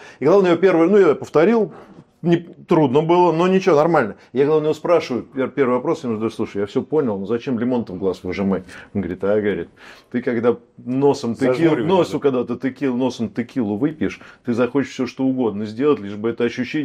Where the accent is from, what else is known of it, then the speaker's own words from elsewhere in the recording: Russia; Он шотландец, я россиянин.